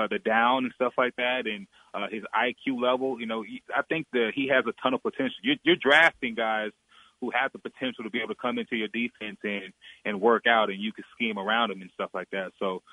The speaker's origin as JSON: {"language": "English", "region": "Florida", "country": "United States", "said": "I grew up watching him because I went to I'm from Florida, so he went to UF"}